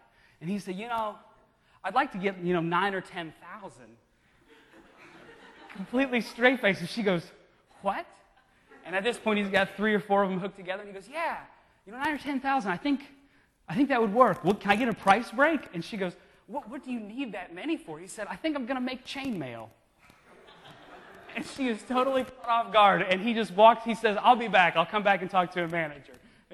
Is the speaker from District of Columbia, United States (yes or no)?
no; Kentucky, United States; So I grew up in Eastern Kentucky. For those of you who don't know, that's in the Appalachian Mountains.